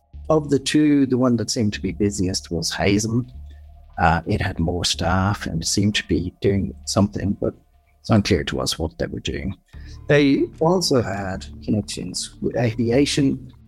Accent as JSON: {"language": "English", "town": "Dublin", "region": "Leinster", "country": "Ireland", "tie": "born or raised there", "said": "I grew up in Dublin"}